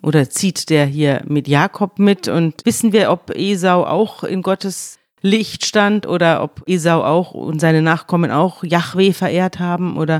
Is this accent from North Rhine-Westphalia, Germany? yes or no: no; Bavaria, Germany; Gerade wir kommen ja aus Bayern